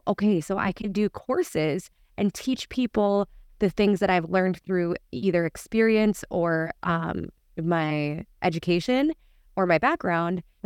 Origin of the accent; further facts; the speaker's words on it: Minnesota, United States; A woman from my hometown, very small town in northern Minnesota.